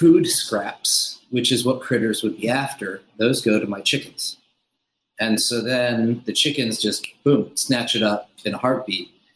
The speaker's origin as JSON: {"language": "English", "region": "New York", "country": "United States", "said": "Upstate New York, just a little bit north of New York City."}